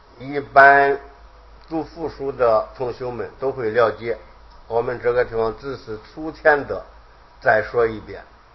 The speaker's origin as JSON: {"language": "Chinese", "country": "China", "said": "阴阳五性在中国古代是非常重要的一种理论学说，支配我们中国人了上两千年"}